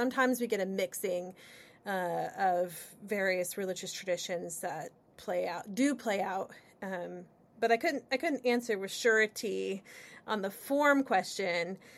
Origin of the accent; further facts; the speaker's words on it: Ohio, United States; I am a Westerner, right? I grew up in Northwest Ohio. I have a very rural background.